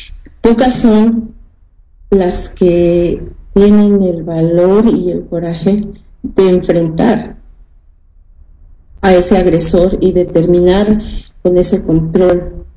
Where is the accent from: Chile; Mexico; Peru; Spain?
Mexico; Porque yo nací en México, crecí en México, mi educación viene de México